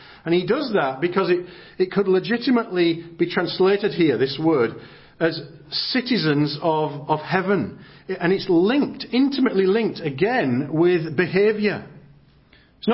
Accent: England, United Kingdom; now in United States; I'm from England, and others of you are from different places.

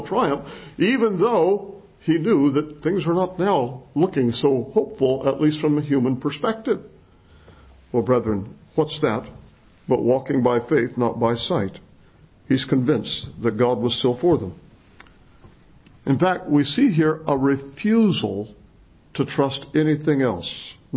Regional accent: Pacific Northwest, United States; I'm from the Pacific Northwest, if you don't know that.

